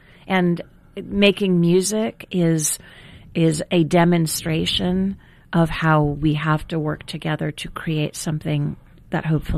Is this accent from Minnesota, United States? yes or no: no; Worcester, Massachusetts, United States; also born or lived in Los Angeles; That's where I'm originally from. I lived in L.A. for 25 years, so I moved there when I was